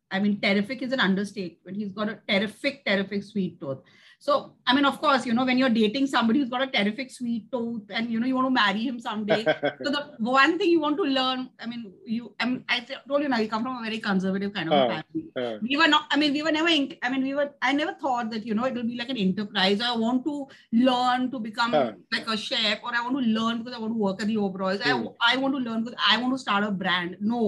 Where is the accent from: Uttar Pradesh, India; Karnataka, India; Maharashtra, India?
Uttar Pradesh, India; Allahabad; So two different cities. I am from Allahabad, he's from Bareilly.